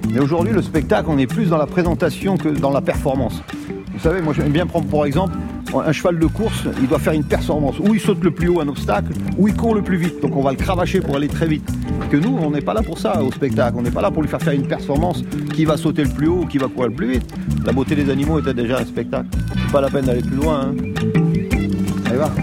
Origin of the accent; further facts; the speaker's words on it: France; on n'est pas des nomades, on n'est pas des Roms, on est des Français avec domiciliés, avec des bases, et on suit un itinéraire.